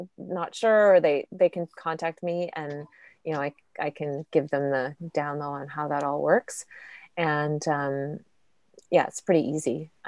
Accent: Alberta, Canada; now in Vancouver, Canada; I'm from Alberta, which is, you know, a very cold province.

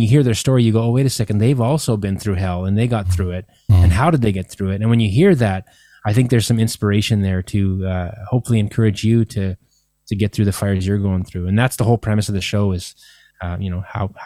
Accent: Winnipeg, Manitoba, Canada; here in my hometown of Winnipeg

